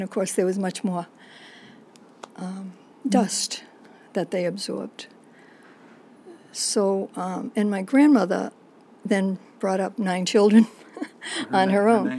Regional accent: Milford, Massachusetts, United States; born there; I was born in Milford, Massachusetts, but my parents were actually living in Providence, Rhode Island at the time. And she wanted to be near her large family, so they went to Milford just for my birth, and then we moved back to Providence immediately thereafter.

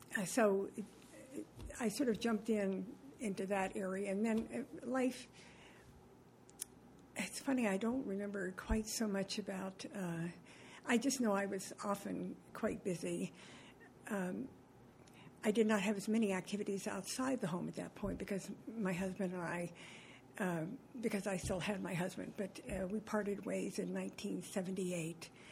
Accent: Arlington, Virginia, United States; also born or lived in Morgantown, West Virginia; I was born in Morgantown, West Virginia. My parents moved to Arlington, Virginia, just outside Washington, when I was in the fourth grade. And I grew up there, graduated, went to college in South Carolina. And then returned to Arlington.

